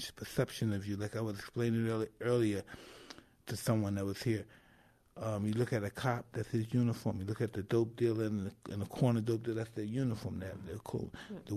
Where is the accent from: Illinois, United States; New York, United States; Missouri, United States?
New York, United States; Brownsville; because I come from Brownsville, so I know bad.